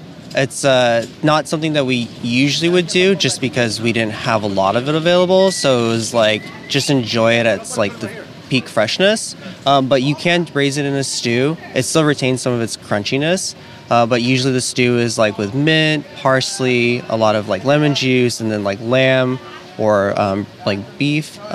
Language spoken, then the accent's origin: English; Nebraska, United States; It was always such a treat because I grew up in Nebraska, so it wasn't something that we always had available.